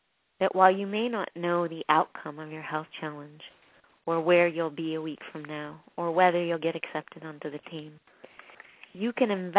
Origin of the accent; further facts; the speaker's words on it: Canada; I grew up in Canada, and we used to have long final exams, 4-hour final exams in every subject, and then midterms that were equally as long.